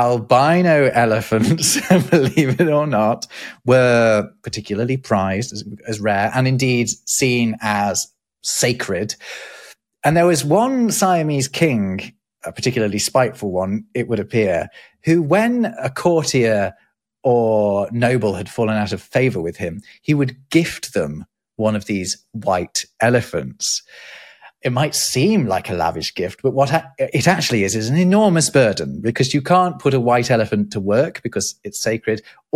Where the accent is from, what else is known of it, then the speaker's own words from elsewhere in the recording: United Kingdom; The other one, though, that was surprising to me as a Brit